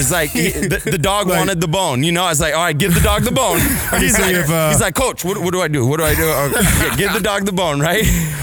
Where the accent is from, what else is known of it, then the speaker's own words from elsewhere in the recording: San Rafael, California, United States; I'm from San Rafael, California.